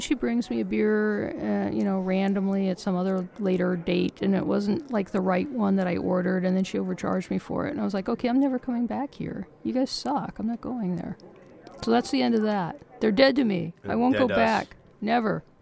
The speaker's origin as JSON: {"language": "English", "region": "Liaoning", "country": "China", "tie": "born or raised there", "said": "My hometown, Liaoning Flying Tigers, lost."}